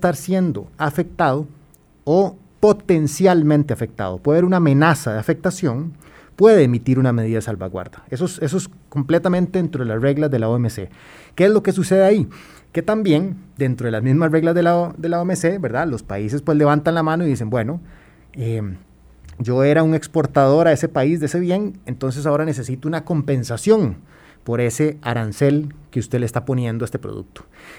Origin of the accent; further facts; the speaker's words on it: Costa Rica; porque al final somos los ciudadanos costarricenses por quien tenemos que velar